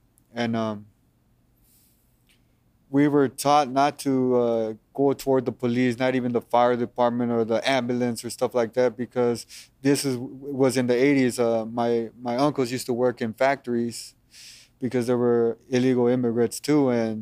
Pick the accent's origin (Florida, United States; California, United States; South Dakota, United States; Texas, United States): California, United States; Los Angeles; My parents are from Mexico. So when they came over here, I was born in Los Angeles, Long Beach. I grew up in Southeast Los Angeles.